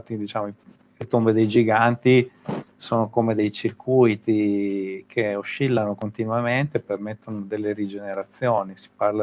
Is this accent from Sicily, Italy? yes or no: no; Lizzano in Belvedere, Emilia-Romagna, Italy; Questo qua siamo dalle mie parti, siamo a Lizzano in Belvedere, all'interno di un bellissimo torrente selvaggio.